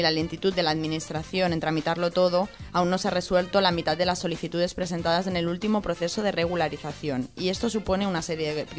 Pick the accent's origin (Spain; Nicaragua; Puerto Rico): Spain; A los que somos españoles, ya de hecho.